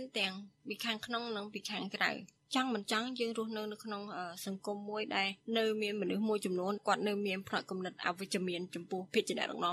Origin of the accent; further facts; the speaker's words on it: Phnom Penh, Cambodia; ខ្ញុំជាអ្នកភ្នំពេញ